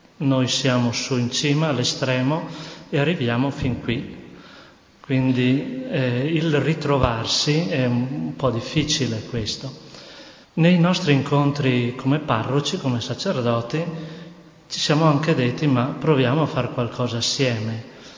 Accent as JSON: {"language": "Italian", "town": "Padua", "region": "Veneto", "country": "Italy", "said": "Ero in un'altra diocesi prima, provengo da Padova."}